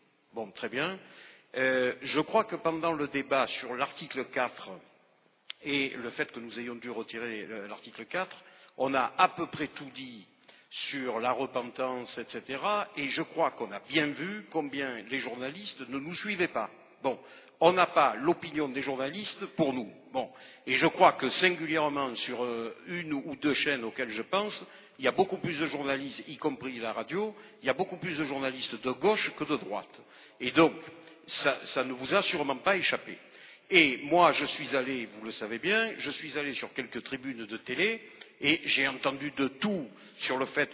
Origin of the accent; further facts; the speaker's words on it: Salon-de-Provence, Provence-Alpes-Côte d'Azur, France; born there; moi je suis né à Salon de Provence